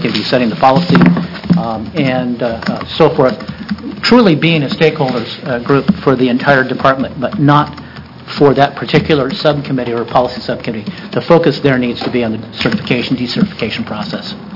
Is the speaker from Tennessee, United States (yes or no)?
no; Monument, Oregon, United States; I grew up hunting in Monument, Oregon, and bird hunts in Monument, Oregon, the one cemetery